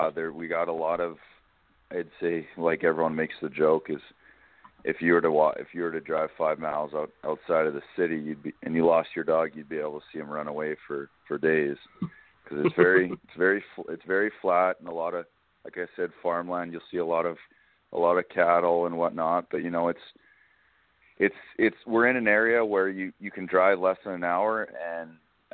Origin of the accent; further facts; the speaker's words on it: Canada; Honestly, I just, growing up in Canada, first thing I did is I did a can skate, it's called.